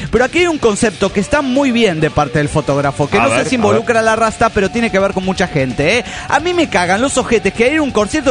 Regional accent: Quito, Pichincha, Ecuador; now in Boston, United States; yo soy de Quito, Ecuador, pero estudio en Boston porque mi mamita se casó con un gringo. Esa es otra historia. Tengo 20 años, soy chiquita como toda ecuatoriana y un poco flaca, pero tampoco tanto.

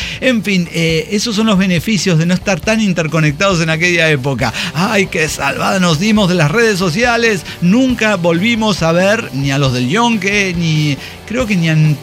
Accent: Guanajuato, Mexico; somos de Guanajuato

